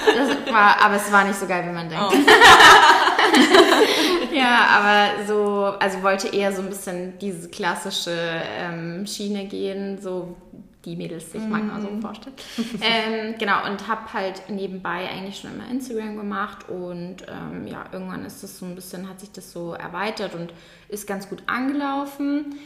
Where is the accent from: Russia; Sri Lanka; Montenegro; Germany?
Germany; Munich, Bavaria; Also ich bin in München aufgewachsen, aber auch in keiner anderen deutschen Stadt gewohnt oder so. Bin dementsprechend dort auch zur Schule gegangen und habe dort studiert.